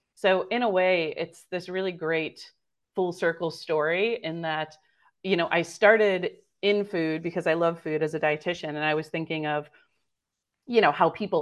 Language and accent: English; United States; Like, we're both American, right?